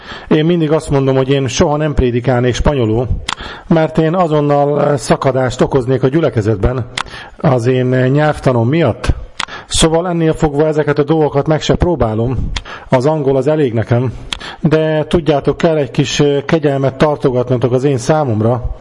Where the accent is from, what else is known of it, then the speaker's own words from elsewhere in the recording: Germany; accent: German; Hungarian is a second language; én nagyon könnyen el tudok rejtőzni az én német akcentusom mögé